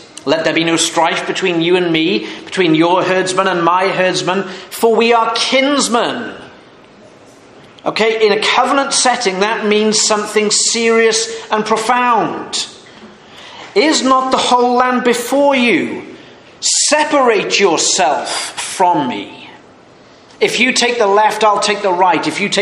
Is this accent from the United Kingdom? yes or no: yes; Wales, United Kingdom; and I'm not Scottish, by the way, I'm Welsh, just so you know.